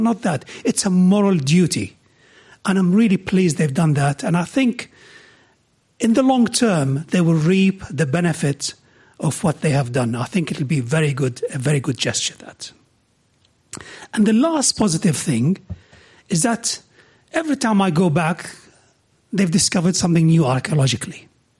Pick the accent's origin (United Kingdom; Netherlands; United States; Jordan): Jordan; As Jonathan said, I was born and raised in Jordan.